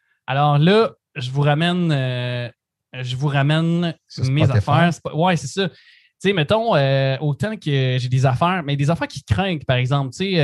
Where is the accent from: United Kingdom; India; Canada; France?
Canada; Saint-Tite, Quebec; C'est dans mon ADN d'où je suis natif dans le coin de Saint-Tite, en Mauricie.